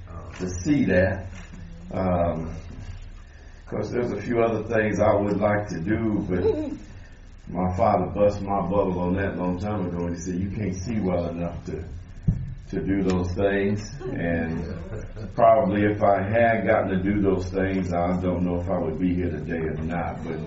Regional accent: Kansas, United States; I'm being from Kansas. Sometimes I look at some trees they have out here in California and I say, that's not a tree, that's just a weed.

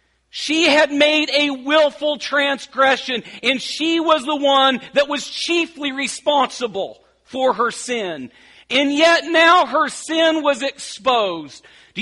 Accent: Oregon, United States; And I grew up in Oregon. I even like the dark ones that cover the sky. And they make me feel at home when it happens here.

